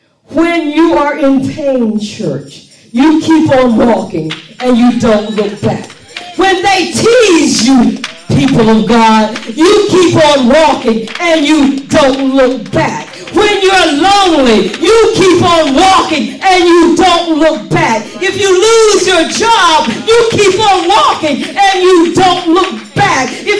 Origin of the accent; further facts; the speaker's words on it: the South, United States; I talked a little different because I was from the South.